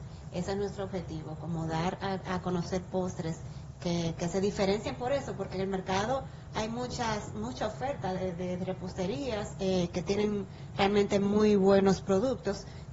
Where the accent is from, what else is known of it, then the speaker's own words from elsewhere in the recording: Bonao, Monseñor Nouel, Dominican Republic; yo desde pequeña, yo soy de Bonao y estudié en un colegio que le daba mucha importancia a lo que es el arte y la música, la pintura.